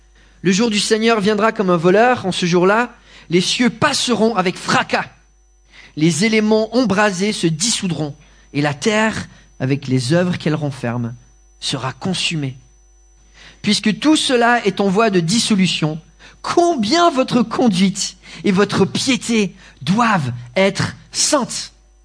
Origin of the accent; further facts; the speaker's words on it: Toulouse, Occitanie, France; also born or lived in Los Angeles; now in Lyon, France; en tant que Toulousain. Même si voilà, ça fait 11 ans que j'habite à Los Angeles. Non, j'ai quitté Lyon il y a 20 ans pour aller 11 ans à Los Angeles et ensuite 10 ans à Lyon.